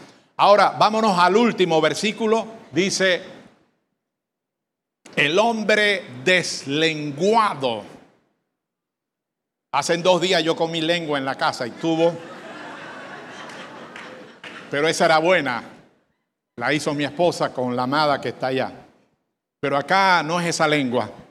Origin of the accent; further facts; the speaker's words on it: Panama; porque soy panameño y amo mi nación